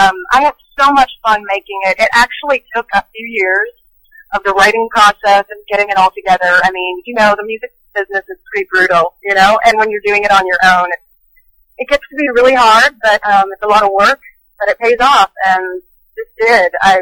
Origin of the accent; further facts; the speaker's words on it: North Dakota, United States; also born or lived in Florida; now in Nashville, United States; Originally, I am from North Dakota. Don't be jealous.